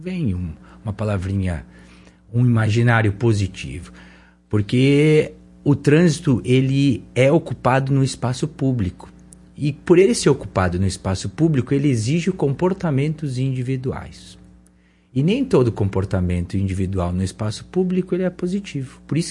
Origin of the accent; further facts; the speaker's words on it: Caxias do Sul, Rio Grande do Sul, Brazil; Eu sou de Caxias do Sul